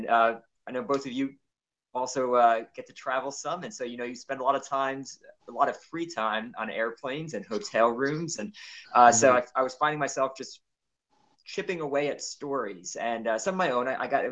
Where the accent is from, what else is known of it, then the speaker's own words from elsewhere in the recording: New Jersey, United States; moved away as an adult; I'm born and raised in New Jersey and found my way south after I determined that I'm not a big fan of snow or traffic.